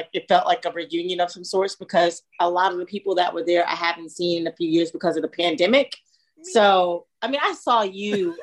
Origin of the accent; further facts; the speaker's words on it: New York, United States; Like I grew up in New York. Every morning before I would go to school and stuff or work, whatever, I used to have the TV on Good Morning America watching Robin Roberts.